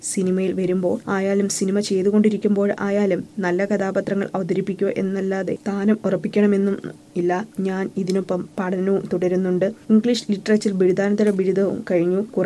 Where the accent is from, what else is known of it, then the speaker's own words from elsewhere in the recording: Kerala, India; ഞാൻ മലയാളി ആണെന്ന കാര്യം പോലും പലരും തിരിച്ചറിയുന്നത് ആഡിയറ്റ്സ് റിലീസ് ായതിനു ശേഷമാണ്. ഞാനൊരു തമിഴ്നാട്ടുകാരിയാണെന്നാണ് പലരും വിചാരിച്ചിരുന്നത്